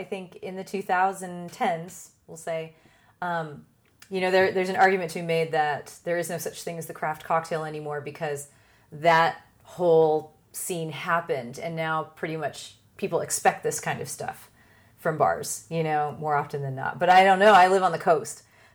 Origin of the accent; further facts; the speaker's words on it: San Diego, California, United States; I'm from San Diego and then there's LA.